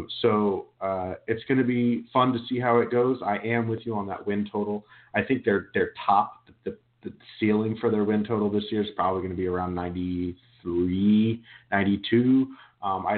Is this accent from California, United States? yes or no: yes; Turlock, California, United States; And now I grew up in Turlock, Modesto area.